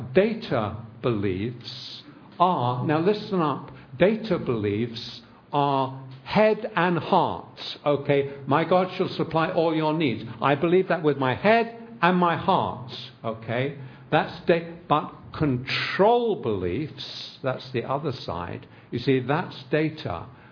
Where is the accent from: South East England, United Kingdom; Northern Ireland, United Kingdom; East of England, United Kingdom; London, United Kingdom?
London, United Kingdom; I grew up on the London Underground. We didn't have a car. We lived in London, and I knew every inch of the subway system in London.